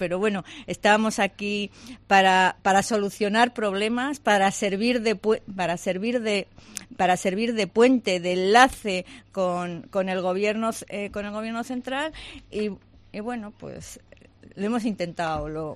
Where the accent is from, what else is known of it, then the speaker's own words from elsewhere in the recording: Spain; nos tenemos que sentir orgullosos como españoles de eso.